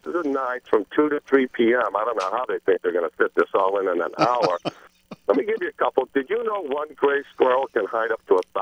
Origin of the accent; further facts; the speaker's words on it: New Hampshire, United States; Yeah, it's a big event we have every year up here in New Hampshire.